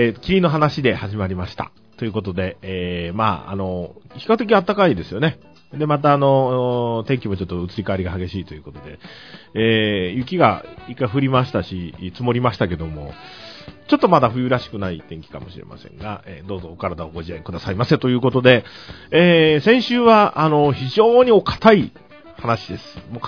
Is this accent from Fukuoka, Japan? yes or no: yes; Fukuoka, Japan; 私が私は出身が福岡ですから、ダムといえばやっぱり真っ先に思い浮かぶのが夜明けダムですね。